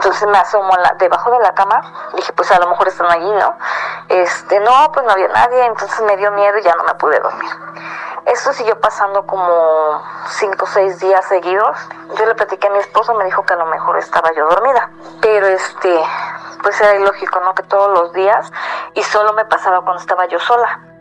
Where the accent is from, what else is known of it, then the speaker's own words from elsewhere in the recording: Xalapa, Veracruz, Mexico; now in Mexico City, Mexico; Yo tengo 10 años viviendo aquí en la Ciudad de México. Me casé y me vine a vivir con mi esposo aquí. Yo soy de Xalapa, Veracruz.